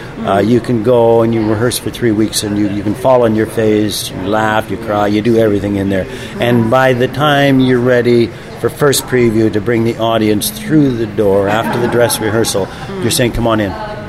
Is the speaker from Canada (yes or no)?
yes; Canada; Being Canadian, we do a lot of independent, low-budget films.